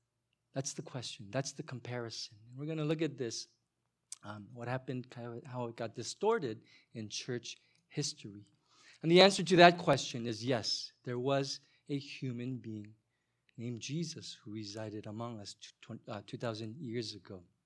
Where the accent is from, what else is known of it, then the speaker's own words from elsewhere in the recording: South Korea; now in United States; But growing up in Korea, I remember watching the cartoons Mighty Mouse. When I came to the States, I was introduced to Super Friends.